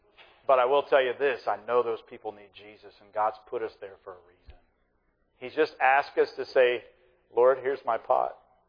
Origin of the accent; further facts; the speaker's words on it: Coshocton, Ohio, United States; had left Coshocton, and I really, to be honest with you, it wasn't necessarily my desire to leave my hometown.